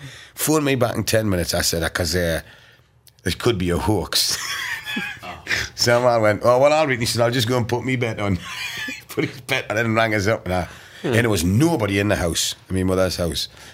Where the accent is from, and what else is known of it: Newcastle, North East England, United Kingdom